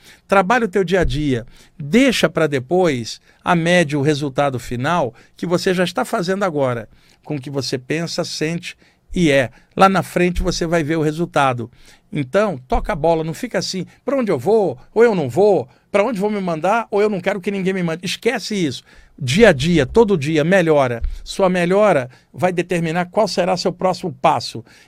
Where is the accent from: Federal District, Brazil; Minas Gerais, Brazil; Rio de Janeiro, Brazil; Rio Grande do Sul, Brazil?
Rio de Janeiro, Brazil; now in São Paulo, Brazil; Desde que eu vim do Rio para São Paulo, a minha área de São Paulo foi sempre a Zona Sul. Fiquei hospedado no Jabaquara um tempo, fiquei na Vila Mariana, morei ali na Rua Jureia, uma transversal da Luiz Góes, ali na Santa Cruz, e hoje eu moro na Rua Carneiro da Cunha